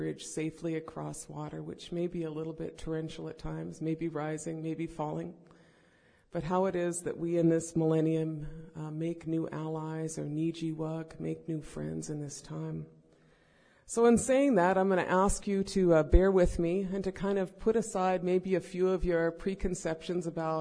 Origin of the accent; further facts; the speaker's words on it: White Earth, Minnesota, United States; I'm from the White Earth Reservation, which is in northwestern Minnesota. For those of you who know the area at all, I'm between Bemidji and Fargo.